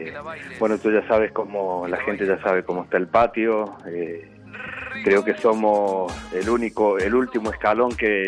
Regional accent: Córdoba, Argentina; now in Barcelona, Spain; De Córdoba, Argentina. De Córdoba, pero del otro lado del charco.

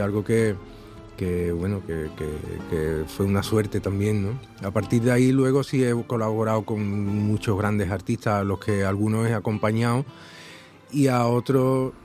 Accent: Algeciras, Andalusia, Spain; como yo vengo de Algeciras también, como él

